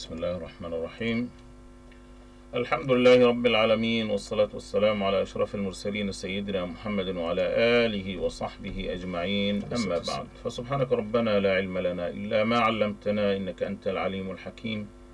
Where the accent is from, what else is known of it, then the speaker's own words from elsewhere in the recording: Palestine; إنه الحالة الاقتصادية عندنا في فلسطين يعني مزرية